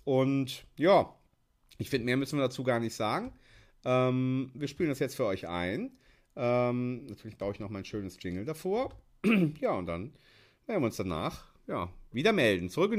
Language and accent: German; Rhineland, Germany; ich bin Rheinländer, ich kann das Wort nicht aussprechen